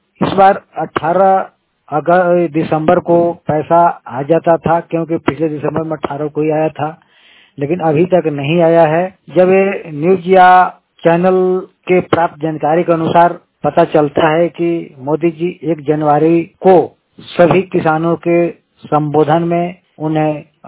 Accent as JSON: {"language": "Hindi", "town": "Palamu", "region": "Jharkhand", "country": "India", "said": "मैं झारखंड के पलामू से हूँ।"}